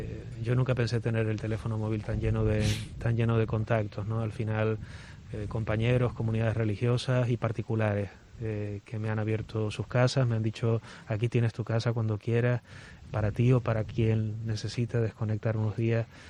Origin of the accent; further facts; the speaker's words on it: Santa Cruz de la Palma, Canary Islands, Spain; Yo soy de Santa Cruz de la Palma, sí.